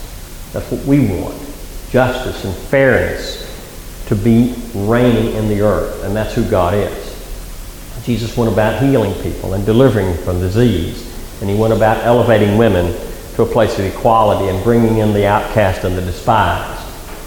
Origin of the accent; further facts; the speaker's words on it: the South, United States; I grew up in the Jim Crow South, where blacks could not eat in the cafes where I ate as a boy.